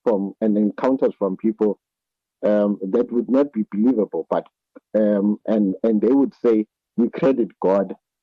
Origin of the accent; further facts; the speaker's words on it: East London, Eastern Cape, South Africa; born there; I was born in East London. In East London, we have the sea next to us.